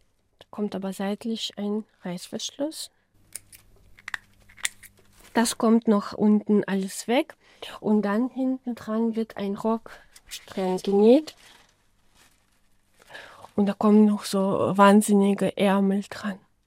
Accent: Saarland, Germany; im Saarland entsteht immer das Große. Ne? Und das ist auch meine Heimat. Ich kenne hier viele Leute. Mein Kind ist hier aufgewachsen.

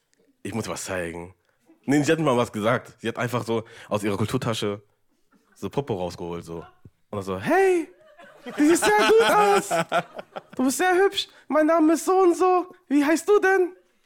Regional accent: Saarland, Germany; ich komme aus dem Saarland.

